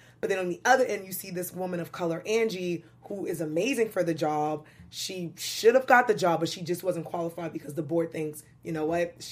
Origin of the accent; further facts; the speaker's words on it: Brooklyn, New York, United States; I'm from Brooklyn. Hey, Brooklyn.